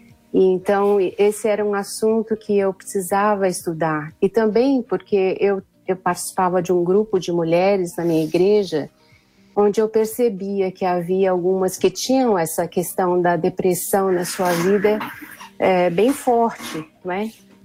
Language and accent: Portuguese; Campinas, São Paulo, Brazil; eu sou natural de Campinas, São Paulo. Eu cresci numa família cristã. Aos 14 anos eu já me comprometi com Cristo.